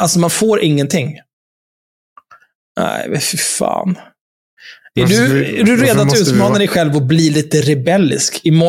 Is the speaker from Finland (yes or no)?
no; Palestine; Nej, som människorättsaktivist. Som palestinier kanske.